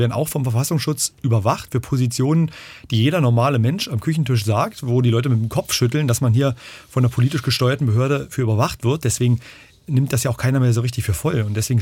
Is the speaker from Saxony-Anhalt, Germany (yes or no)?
yes; Tangermünde, Saxony-Anhalt, Germany; dass es meiner Heimat besser geht. Also Tangermünde, die ganze Region, kommunalpolitisch wollte ich mich engagieren.